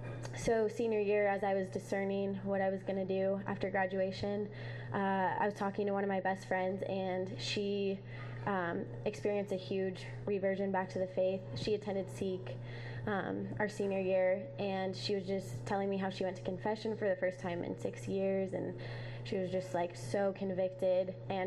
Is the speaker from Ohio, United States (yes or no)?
no; Colorado, United States; I'm from Colorado, and I went to Xavier for college.